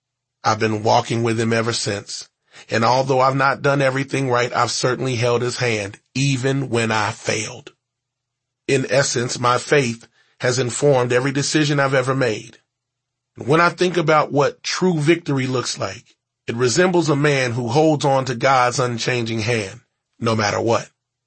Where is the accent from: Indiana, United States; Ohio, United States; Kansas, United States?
Ohio, United States; Cincinnati; also born or lived in Houston / Atlanta / New Jersey / Greenville; Why there and not my hometown of Cincinnati? Why not Houston or Atlanta or New Jersey or any of the other cities I've lived in?